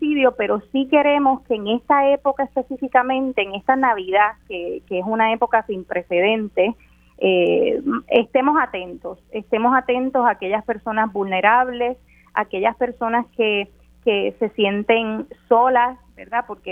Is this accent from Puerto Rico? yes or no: yes; Puerto Rico; como puertorriqueños, latinoamericanos, caribeños, necesitamos de ese contacto humano